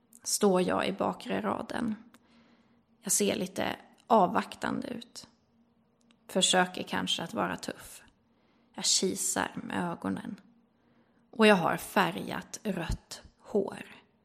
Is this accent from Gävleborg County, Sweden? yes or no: no; Umeå, Västerbotten County, Sweden; Eftersom att jag är uppvuxen i Umeå och mormor och, ja, även morfar bodde i Skåne